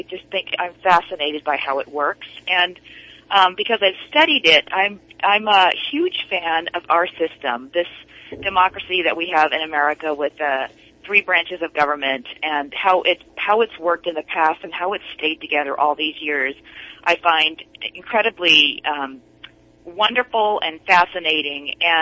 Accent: California, United States; I grew up in the Bay Area, and I've been a student of politics and policy most of my life.

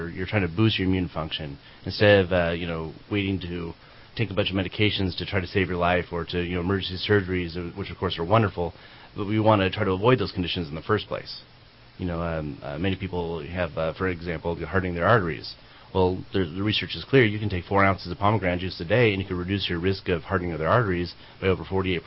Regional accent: Redding, California, United States; Raised here in Reading and came back here to my hometown to be with my family.

